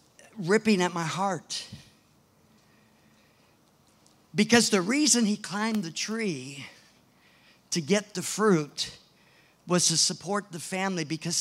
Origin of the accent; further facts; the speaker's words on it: United States; I'm an American. This is just not American, you know.